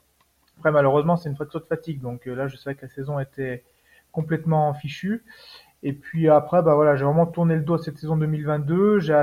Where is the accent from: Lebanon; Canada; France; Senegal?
France; Auvergne-Rhône-Alpes; now in Haute-Savoie, France; j'ai 30 ans, je vis en Haute-Savoie, à côté du lac d'Annecy, sur une commune qui s'appelle Saint-Joriot. Je suis originaire de Savoie, juste un petit peu à côté.